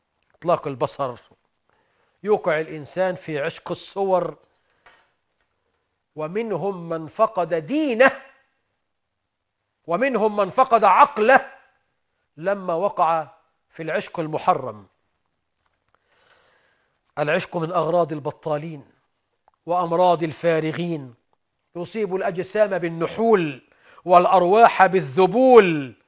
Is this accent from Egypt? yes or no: yes; Egypt; بلدنا مصر